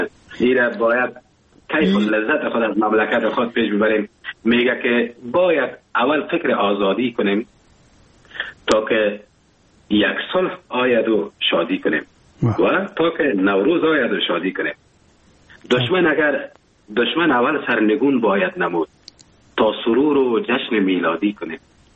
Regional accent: Afghanistan; now in Germany; وقتی زمانی که من از افغانستان بر آمدم به کشور آلمان آمدم،

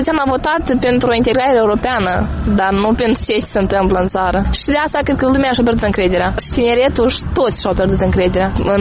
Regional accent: Moldova; Dacă să luăm după Constituție și după documente, azi suntem moldoveni. Dacă luăm după istorie, ne considerăm români.

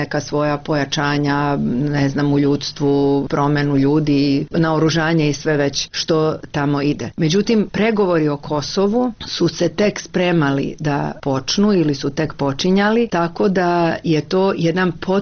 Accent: Croatia; Nemojte meni koja sam došla iz Hrvatske da govorite da je Srbija

